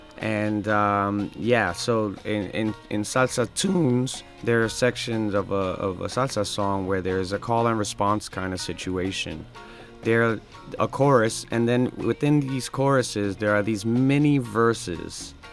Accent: New York City, New York, United States; it's a love letter to the neighborhoods that I grew up in New York City.

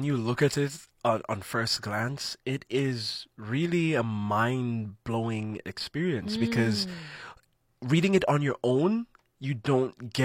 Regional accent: Jamaica; So KBLA, you've heard today that I'm from Jamaica. Yeah.

